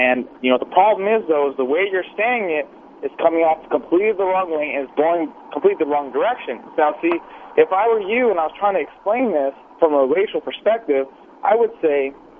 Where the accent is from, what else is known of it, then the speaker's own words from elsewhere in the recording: United States; my parents are Palestinian and Jordanian, and I was born and raised in America, so I'm not white.